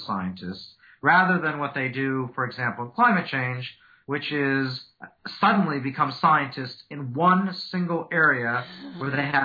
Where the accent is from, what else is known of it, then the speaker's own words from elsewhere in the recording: Alaska, United States; also born or lived in Montana; Oh, I definitely say I'm from Montana and Alaska.